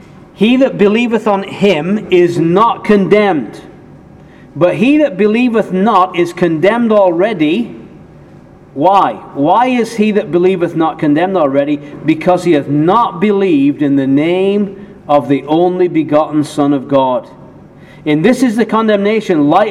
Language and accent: English; England, United Kingdom; now in United States; I grew up in England. I live in America.